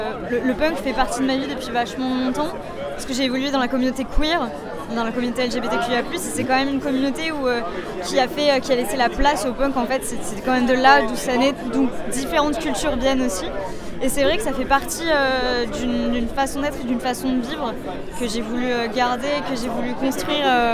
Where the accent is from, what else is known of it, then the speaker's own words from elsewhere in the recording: Sète, Occitanie, France; also born or lived in Lyon / Paris; now in Rouen, France; Alors je suis pas originaire de Rouen, je suis originaire de Sète, dans le sud de la France.